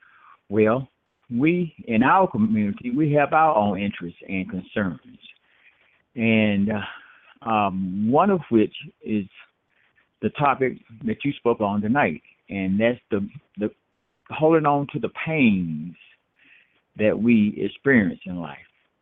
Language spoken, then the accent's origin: English; Albany, Georgia, United States; I'm from Albany, Georgia.